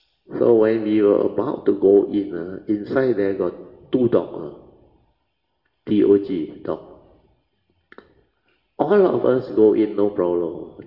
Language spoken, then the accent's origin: English; Malaysia; I said, we are from Malaysia. We want to pay respect, make offering to Ajahn Mahabua.